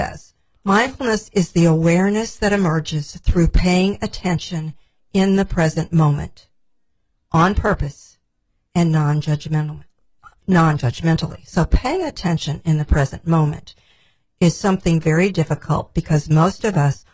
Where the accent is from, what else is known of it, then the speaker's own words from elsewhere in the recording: Midwest, United States; Well, you should know that I grew up in the Midwest on a farm, and so that's really part of my background.